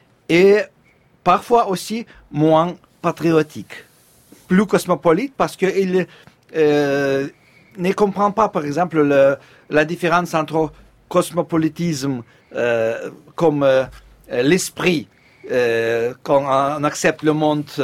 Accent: Ukraine; French is a second language; je suis un Arménien, je suis citoyen d'Ukraine, mais je ne suis pas un Ukrainien. Moi, je dis que je suis un Ukrainien politique. Je parle ukrainien

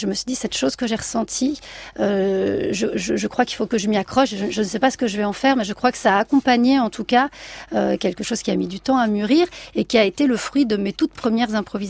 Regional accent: Southern France, France; Le lien fort, c'est que moi je viens donc du sud de la France. Enfin, j'ai grandi à partir de mes 11 ans là-bas

